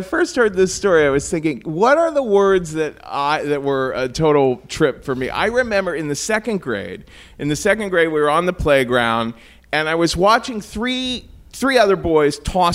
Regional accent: Cincinnati, Ohio, United States; Why, Cincinnati, Ohio, of course.

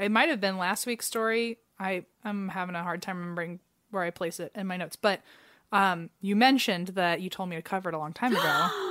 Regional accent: Cincinnati, Ohio, United States; Like, well, I'm from Cincinnati and he went to Miami.

